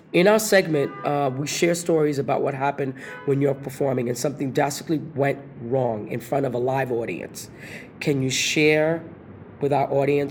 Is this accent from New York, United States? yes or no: yes; Brooklyn, New York, United States; He goes, hey, where you from? I said, I'm from Brooklyn.